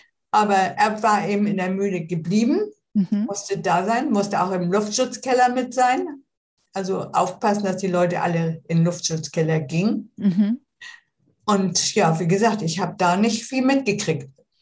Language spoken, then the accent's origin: German; Wrocław, Lower Silesian Voivodeship, Poland; born there; In Breslau.